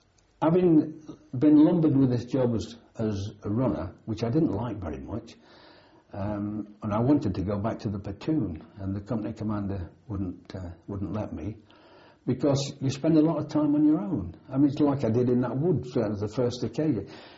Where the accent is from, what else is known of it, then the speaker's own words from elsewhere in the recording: United Kingdom; And steady, you know, I'm British.